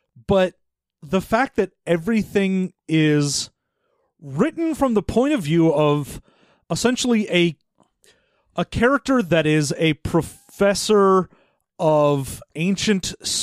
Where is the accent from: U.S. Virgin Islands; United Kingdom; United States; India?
United Kingdom; and then I'm British